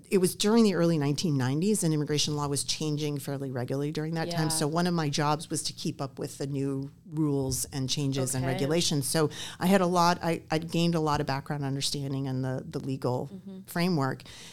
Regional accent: Pittsburgh, Pennsylvania, United States; I grew up in Pittsburgh, Pennsylvania.

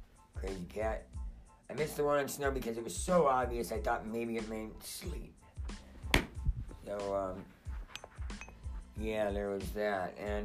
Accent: Los Angeles, California, United States; also born or lived in San Diego; I lived in San Diego for quite a while, and I grew up in Los Angeles, and I moved to San Diego

